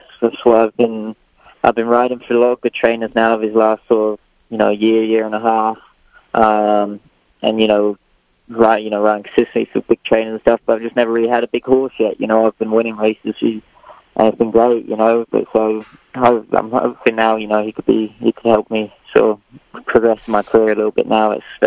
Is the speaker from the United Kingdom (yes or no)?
yes; England, United Kingdom; So, I was born and raised in England.